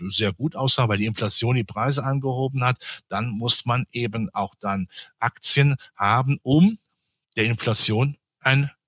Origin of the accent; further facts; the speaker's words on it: Rhineland, Germany; ein Haus in meiner Heimat im Rheinland